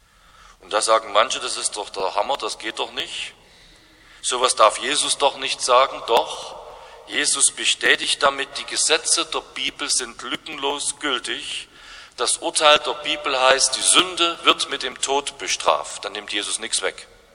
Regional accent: Saxony, Germany; Es gibt ja ein Wort, zumindest bei uns in Sachsen, mit dem man alles Neue verhindern kann.

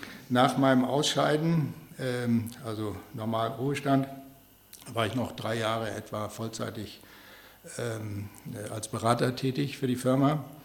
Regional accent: Namibia; moved away as an adult; Ich bin in Namibia geboren und aufgewachsen. Nach dem Abitur ging es nach Göttingen zum Studium der Physik

